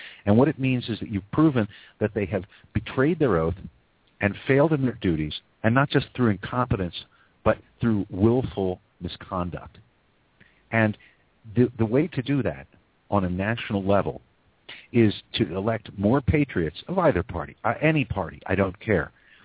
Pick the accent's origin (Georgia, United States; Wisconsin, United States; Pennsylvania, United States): Pennsylvania, United States; But I'm from Pennsylvania, which is a conservative state in a sense.